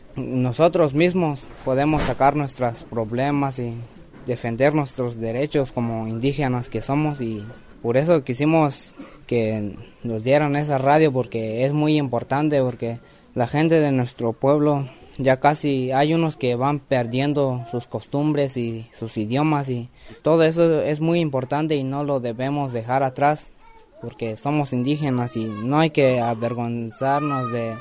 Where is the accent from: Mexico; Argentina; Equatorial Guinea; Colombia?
Mexico; Mixteca; Yo vengo de un pueblo de la Mixteca y soy estudiante. Yo estudio en la preparatoria de Santa Cruz